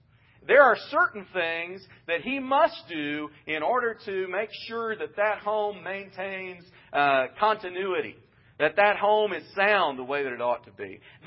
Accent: Midwest, United States; You know, growing up in the Midwest, I was raised by a father who was from Texas.

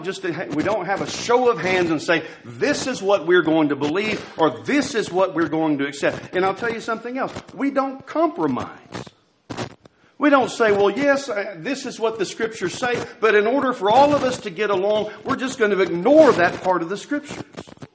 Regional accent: Deer Park, Texas, United States; Where I grew up in Deer Park, Texas, there was one of the main intersections in town

